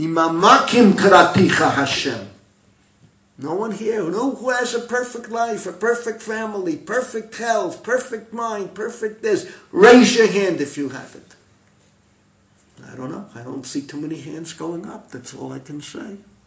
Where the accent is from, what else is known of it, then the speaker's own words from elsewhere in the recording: United States; I grew up in America.